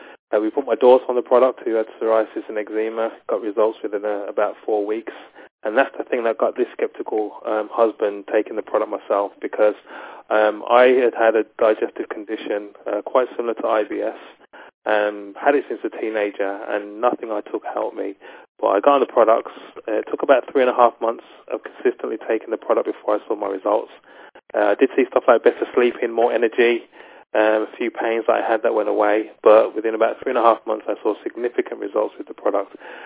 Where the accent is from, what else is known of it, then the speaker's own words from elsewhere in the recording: Waltham Abbey, East of England, United Kingdom; I'm from Waltham Abbey in Essex.